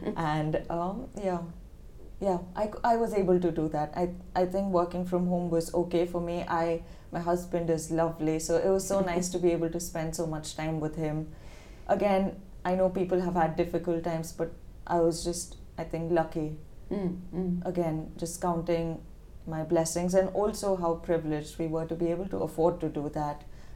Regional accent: India; I think when I was growing up in India, I've been very privileged to grow up in a safe environment

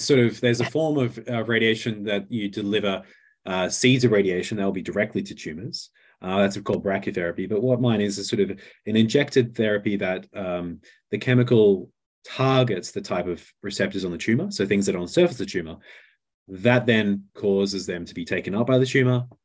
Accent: Sydney, New South Wales, Australia; accent: Australian; my Australian accent. So I lived in Australia for most of my life. My wife and I are Australian from Sydney. Did my undergraduate at University of Sydney, then my PhD there.

